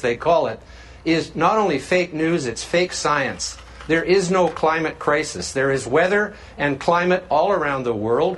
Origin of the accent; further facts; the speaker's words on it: Canada; being a Canadian